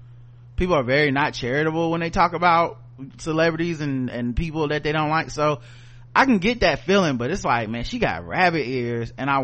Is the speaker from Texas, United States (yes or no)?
no; North Carolina, United States; and we're from North Carolina. I know we have a concealed carry thing.